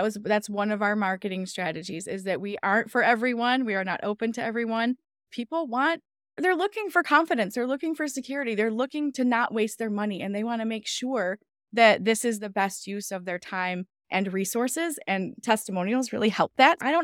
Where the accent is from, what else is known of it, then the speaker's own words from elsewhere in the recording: Michigan, United States; We're from the Michigan area, and we always have long winters.